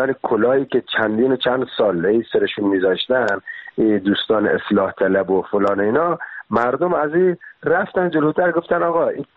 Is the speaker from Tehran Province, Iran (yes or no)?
no; Bushehr, Iran; خب بچه کجا، خب بچه بوشهرم